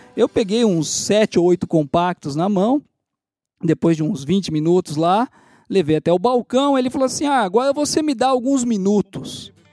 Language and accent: Portuguese; Brazil; Aí eu falei, eu sou do Brasil.